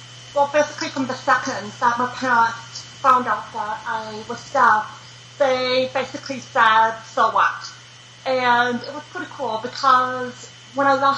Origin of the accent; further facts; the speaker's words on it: Texas, United States; born there; Most people, when they meet me, the accent kind of gets it away. I'm deaf, I was born in Texas, you put the two together, this is what comes up.